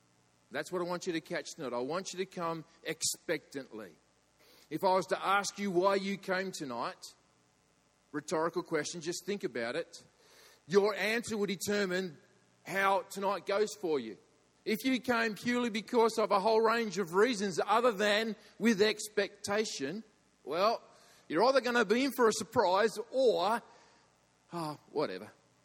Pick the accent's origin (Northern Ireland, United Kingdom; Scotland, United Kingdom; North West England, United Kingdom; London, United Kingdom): North West England, United Kingdom; Ulverston; we are from Ulverston, but we used to attend this church.